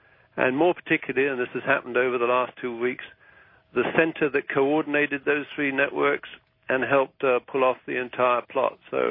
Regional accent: United Kingdom; Now, I consider myself, well, I am British.

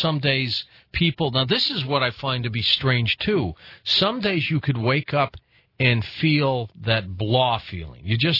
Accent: Detroit, Michigan, United States; When I was a kid growing up in Detroit, we lived in what I thought was a big house.

